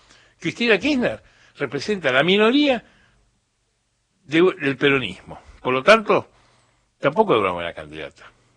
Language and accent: Spanish; Mendoza, Argentina; Yo me crié en Mendoza, al lado de la Radio Nacional de Mendoza.